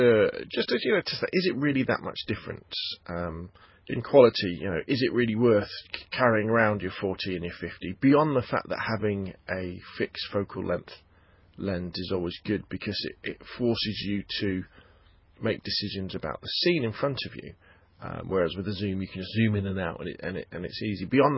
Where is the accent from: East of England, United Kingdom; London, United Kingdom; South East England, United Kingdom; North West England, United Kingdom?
South East England, United Kingdom; Gosport; photo walk down Gosport High Street. Kind of my version, my attempt at street photography. Again, it's my hometown